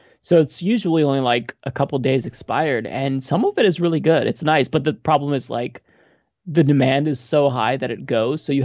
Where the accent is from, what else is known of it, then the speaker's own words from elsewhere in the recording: Portland, United States; I was in bread lines as a kid. Like when we were really poor, growing up in Portland, we'd wait outside these food banks